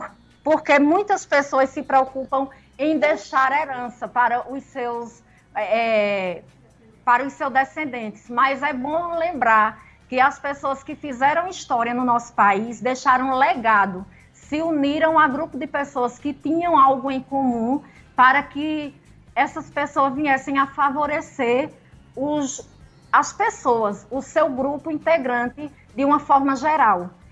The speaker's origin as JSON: {"language": "Portuguese", "country": "Brazil", "said": "nós, como brasileiros, como parte integrante de uma sociedade"}